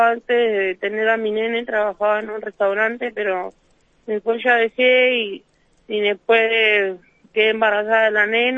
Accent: Guernica, Buenos Aires Province, Argentina; Yo nací acá. Yo nací en San Vicente, me crié en Guernica hasta los 11 años.

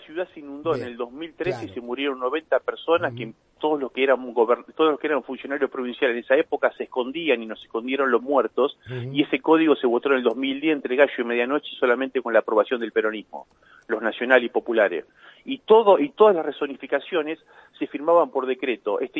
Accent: La Plata, Buenos Aires Province, Argentina; y vos también sos platense como yo

